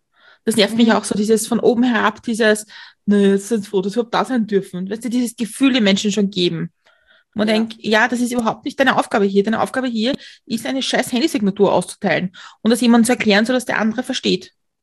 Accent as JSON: {"language": "German", "country": "Austria", "said": "ich als Österreicherin"}